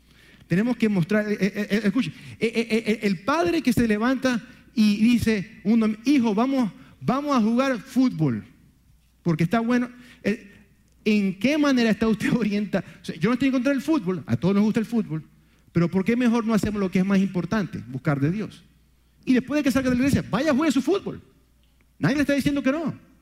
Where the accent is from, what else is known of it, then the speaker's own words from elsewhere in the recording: Venezuela; en aquellos años cuando me crié yo en Venezuela